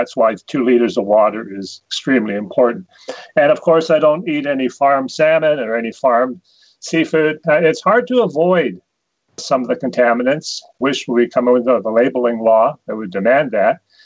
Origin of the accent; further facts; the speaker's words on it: British Columbia, Canada; now in Cochrane, Canada; I'm in beautiful Cochrane, Alberta, at the foothills of the Rocky Mountains. I was born and raised in BC and moved here about 10 years ago.